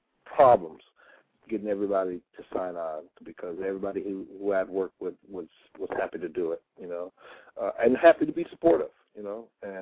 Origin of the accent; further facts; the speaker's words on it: Chicago, Illinois, United States; now in Los Angeles, United States; And here I was in L.A. I wasn't in Chicago. I wasn't in front of my hometown people.